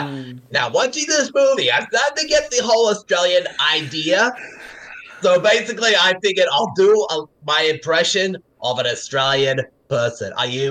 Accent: New York, United States; accent: New York; I need to get my New York accent back.

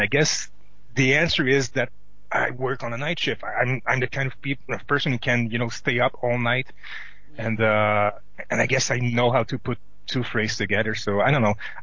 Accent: Montreal, Quebec, Canada; And the fact that I'm from Montreal

